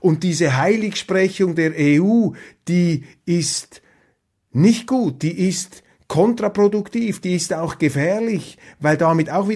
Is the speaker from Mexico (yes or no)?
no; Switzerland; Und da haben wir natürlich als Schweizer eine ganz andere Auffassung.